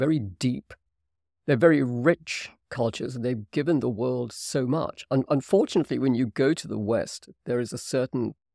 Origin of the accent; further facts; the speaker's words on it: Hong Kong; Even though growing up in Hong Kong, I was always a minority.